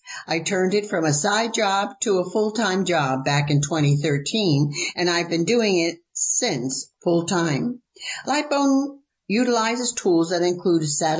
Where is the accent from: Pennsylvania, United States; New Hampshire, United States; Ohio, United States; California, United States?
New Hampshire, United States; I grew up on the New Hampshire seacoast.